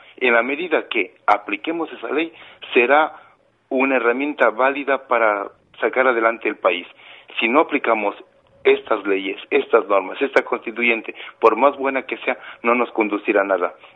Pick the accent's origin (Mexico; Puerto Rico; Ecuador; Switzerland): Ecuador; somos ecuatorianos y aquí algunos políticos están desubicados